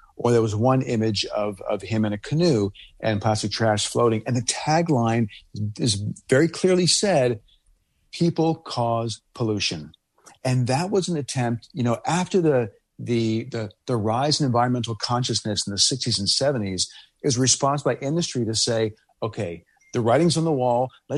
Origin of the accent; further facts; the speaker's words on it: Louisiana, United States; I remember when I was a kid, I grew up in Louisiana back in the late 70s, early 80s. There was an incinerator a few blocks from my house.